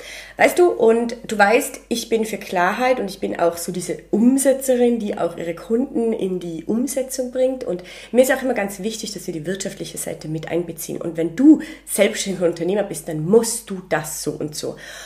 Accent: Tyrol, Austria; wie man so bei uns in Tirol gerne sagen würde

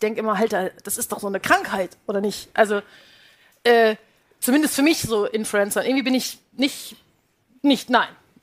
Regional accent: Dortmund, North Rhine-Westphalia, Germany; Ich bin tatsächlich ein Pottkind, bin in Dortmund geboren.

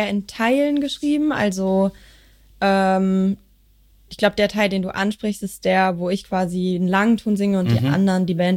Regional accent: Bochum, North Rhine-Westphalia, Germany; Bochumerin, ja.

